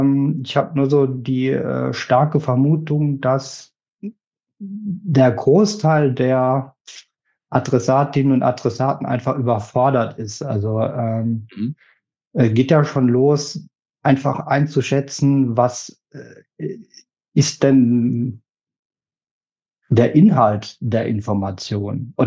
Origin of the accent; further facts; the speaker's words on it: Rhineland-Palatinate, Germany; ich kam als, ich kann es ja jetzt sagen, ich kam als Pfälzer, da muss man ein bisschen vorsichtig sein, noch immer.